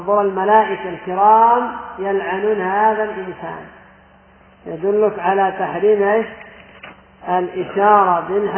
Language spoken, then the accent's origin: Arabic; Yemen; وعندنا في اليمن فوضى في هذا السلاح، فوضى عارمة